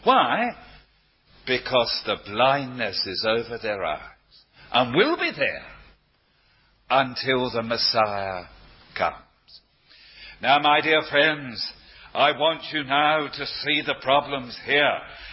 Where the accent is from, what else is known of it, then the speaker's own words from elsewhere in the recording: London, United Kingdom; I didn't like that because I'm a Cockney.